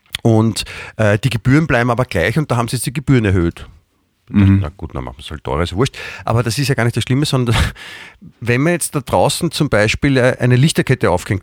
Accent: Vienna, Austria; letztendlich sind wir beide Wiener

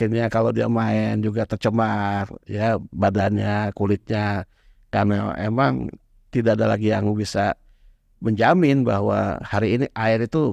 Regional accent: Jakarta, Indonesia; Saya menikmati betul masa kecil saya berenang di Banjir Kanal Barat, ya di Tanah Abang

